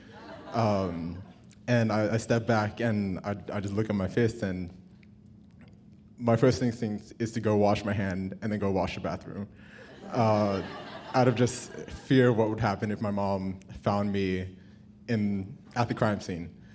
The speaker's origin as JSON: {"language": "English", "town": "Houston", "region": "Texas", "country": "United States", "tie": "born or raised there", "said": "So, growing up in Houston, I was shaped by a couple things that I couldn't escape."}